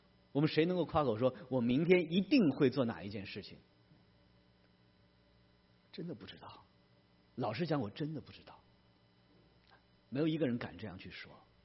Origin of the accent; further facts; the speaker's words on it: China; 我们中国人有这样的智慧